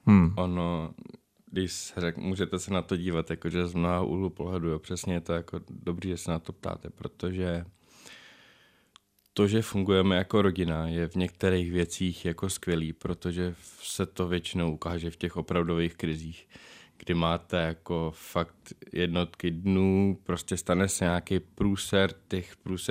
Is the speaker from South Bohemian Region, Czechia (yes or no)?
yes; Záhoří, South Bohemian Region, Czechia; my pocházíme 5 kilometrů odsud ze Záhoří, mm-hmm. kde jsme bydleli vlastně do konce mý základní školy, pak jsme se odstěhovali na pár let do nového domku, který jsme zrekonstruovali. No a pak odsud jsme se nastěhovali do Struh, do Kravína.